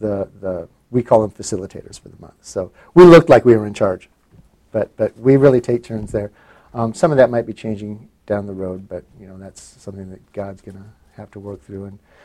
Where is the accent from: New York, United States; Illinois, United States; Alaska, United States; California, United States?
Alaska, United States; Ketchikan; I'm from Ketchikan.